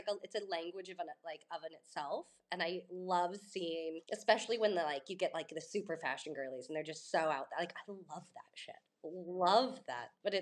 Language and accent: English; Laguna Beach, California, United States; growing up in Laguna at 18, the same time I had a family friend and she was getting pregnant and she had a little boutique in Laguna